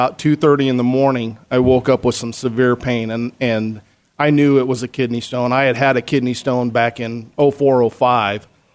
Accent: Wickenburg, Arizona, United States; I started with the town of Wickenburg, which is my hometown.

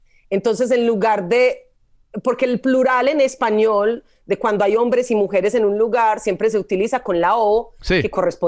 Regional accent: Colombia; mire, yo vengo de Colombia, allá todavía no estamos como tan avanzaditos en esto

